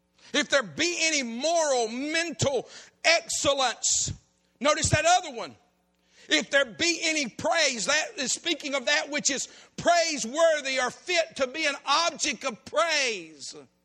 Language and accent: English; Alabama, United States; When I was a boy growing up in South Alabama